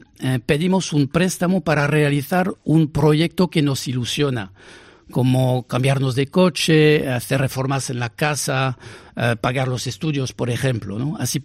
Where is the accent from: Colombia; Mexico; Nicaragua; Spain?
Spain; los españoles somos mucho más parecidos de lo que creemos muchas veces a nuestros vecinos europeos.